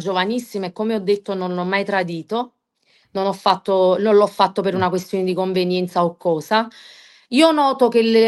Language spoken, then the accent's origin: Italian; Naples, Campania, Italy; mio padre è di San Giovanni a Carbonara e mia mamma è di via del Largo Donna Regina, diciamo, siamo proprio napoletani veraci.